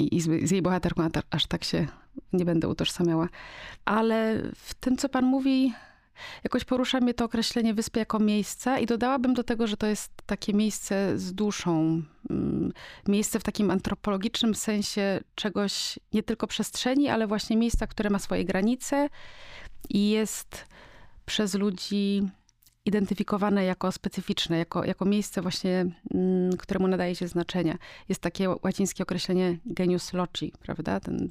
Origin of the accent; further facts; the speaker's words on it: Gdańsk, Pomeranian Voivodeship, Poland; Mieszkałam na wyspie pierwsze 20 lat życia i w dużej mierze mnie ona ukształtowała. Jak przyjechałam do Krakowa, zyskałam taki przydomek